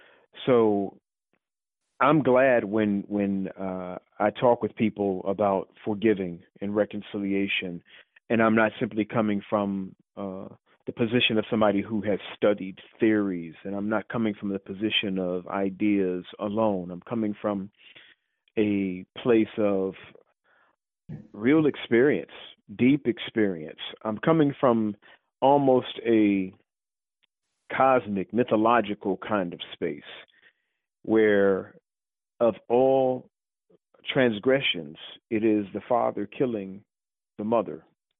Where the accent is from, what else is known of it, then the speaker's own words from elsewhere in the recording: Chicago, Illinois, United States; I'm originally from Chicago